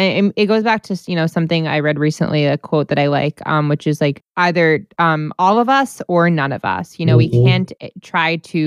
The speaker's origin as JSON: {"language": "English", "region": "New York", "country": "United States", "said": "I'm from New York, so I frequently avoided Stonewall"}